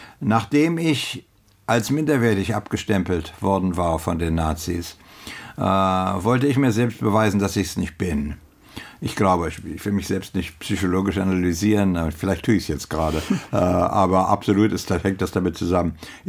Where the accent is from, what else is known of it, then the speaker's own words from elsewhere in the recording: United States; Also ich bin Amerikaner, da ist gar keine Rede.